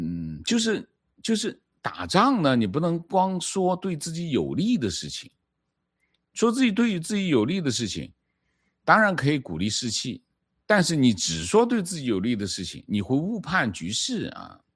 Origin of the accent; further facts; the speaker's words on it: Taiwan; 情况我是台湾人，我感觉台湾新闻媒体只报喜不报忧